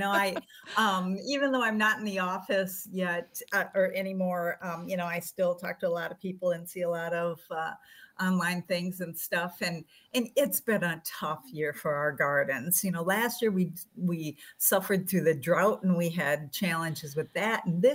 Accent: Plover, Wisconsin, United States; Potato beetles growing up in Plover in the Central Sams area of Wisconsin. You know, potatoes are everywhere.

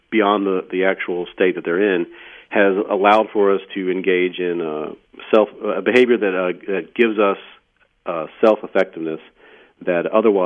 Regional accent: the South, United States; I'm a Southerner, and we really highly value as a culture in this region, and I think this is probably true for your region too, humility.

